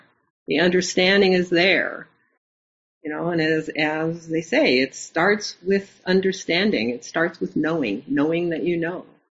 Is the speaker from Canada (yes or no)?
yes; Canada; also born or lived in United States; I've certainly had a lot of those same feelings, being both Canadian and American.